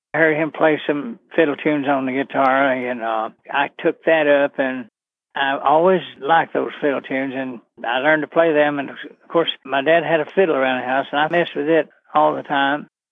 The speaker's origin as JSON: {"language": "English", "town": "Hyden", "region": "Kentucky", "country": "United States", "tie": "born or raised there", "said": "I was born there in Hyden, but we actually moved over on what they call a Thousand Sticks, which is 4 miles across a mountain."}